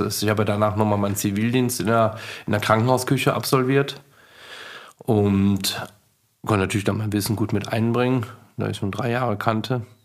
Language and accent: German; Leverkusen, North Rhine-Westphalia, Germany; Ich komme aus Leverkusen.